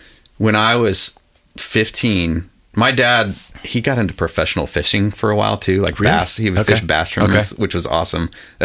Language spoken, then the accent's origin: English; Iowa, United States; I grew up in Southeast Iowa, so there's nothing else to do.